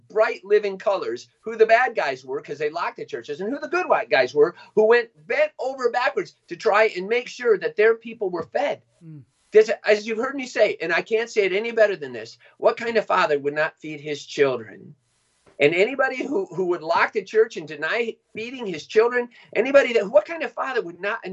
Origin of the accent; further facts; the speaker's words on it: Michigan, United States; You know, when I was growing up, I grew up in Michigan, right?